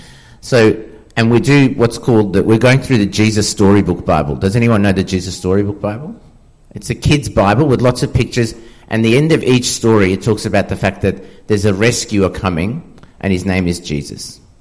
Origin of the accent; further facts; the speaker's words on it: Iran; I grew up in Iran, and it was the same.